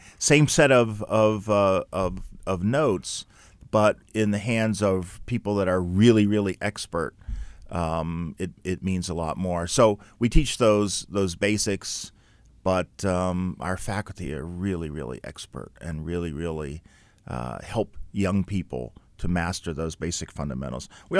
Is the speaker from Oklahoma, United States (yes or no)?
no; Pittsburgh, Pennsylvania, United States; Everybody who knows me within the first, 3 minutes that they meet me, they know I'm from Pittsburgh.